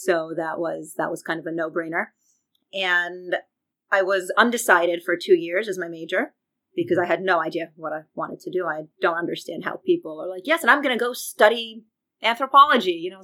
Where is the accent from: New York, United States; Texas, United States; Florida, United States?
Florida, United States; Miami; also born or lived in Tel Aviv, Israel; Okay, so I was born in Tel Aviv. We moved to Miami when I was two. I, of course, grew up there, went to high school in Miami, and then I went to the University of Florida.